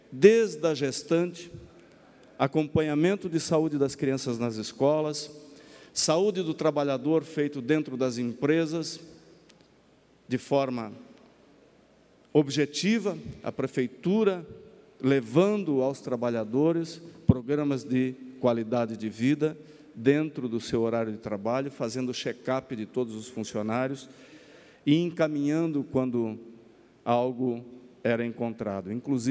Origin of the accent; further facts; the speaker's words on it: Rio do Sul, Santa Catarina, Brazil; born there; Nunca pensei em ingressar na vida pública e fui ser prefeito da minha cidade, onde eu nasci